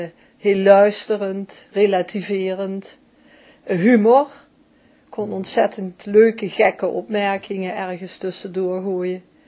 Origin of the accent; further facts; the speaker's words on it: Maastricht, Limburg, Netherlands; ik ben geboren ook in 1948. Mm-hmm. Een goed jaar overigens. En ik ben geboren in Bosserveld. En op mijn 8ste jaar in het villapark Sint-Pieter komen wonen. En daar woon ik nog.